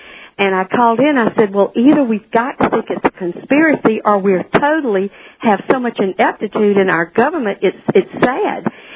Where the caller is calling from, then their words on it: South Carolina, United States; Hi, South Carolina shortwave.